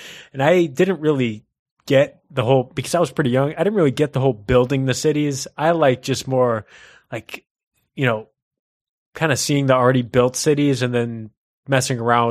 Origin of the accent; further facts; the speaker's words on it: Boston, Massachusetts, United States; because I always did the Boston nuclear disaster because I'm from Boston.